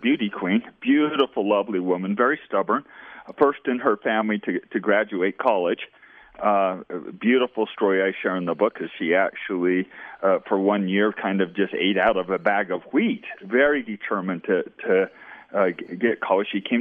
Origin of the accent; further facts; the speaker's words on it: Beaver, Utah, United States; Well, you know, I'm really proud of my roots in Beaver, and shout out to all of my dear friends there.